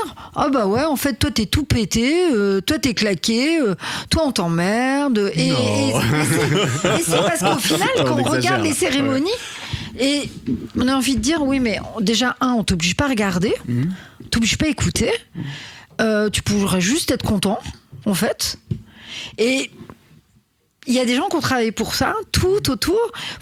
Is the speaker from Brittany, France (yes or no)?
yes; Brittany, France; Et moi, en tant que bretonne, on en parle ou pas?